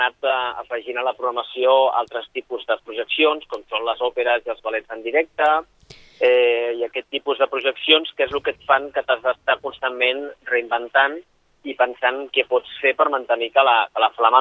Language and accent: Catalan; Sitges, Catalonia, Spain; nosaltres som de Sitges